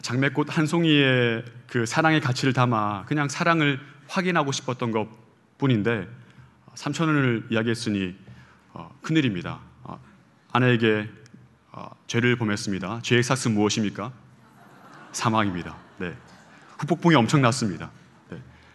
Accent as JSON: {"language": "Korean", "region": "Gyeongsang", "country": "South Korea", "lives_now": "Seoul, South Korea", "said": "경상도 사람이라 그런지 서울에서 생활한 지가 10년이 넘었음에도 불구하고 그 경상도의 그 죄성이 쉽게 떠나지 않습니다."}